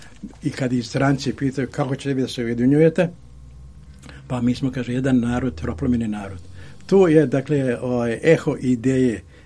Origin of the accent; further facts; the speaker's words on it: Vojvodina, Serbia; govorim kao stari Vojvođanin